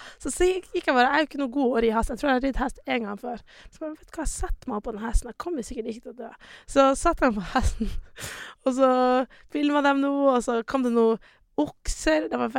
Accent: Tromsø, Troms, Norway; for jeg er jo halvt nigeriansk, men jeg har aldri vært i Nigeria. Men, jeg er jo bare født og oppvokst i Tromsø, sant?

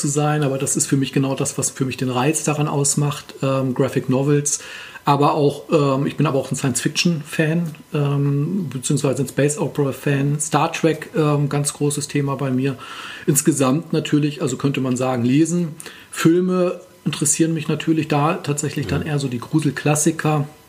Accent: Uelzen, Lower Saxony, Germany; moved away as an adult; now in Göttingen, Germany; Ja, also ich wurde ziemlich genau 40 Jahren geboren in Uelzen, also in der Lüneburger Heide. Da komme ich ursprünglich her.

